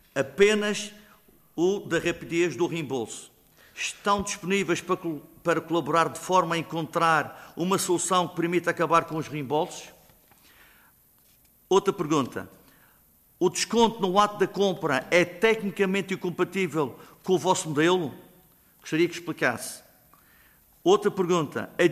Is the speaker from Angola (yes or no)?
no; Madeira, Portugal; accent: Madeiran; É natural que eu falo madeirense. Desculpe lá, falo madeirense. O sotaque.